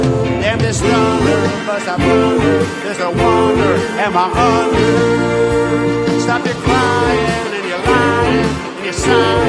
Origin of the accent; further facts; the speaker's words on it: Alabama, United States; Now, I listened to a lot of music when I was growing up on the Gulf Coast, but … were it because we had no surf in Alabama.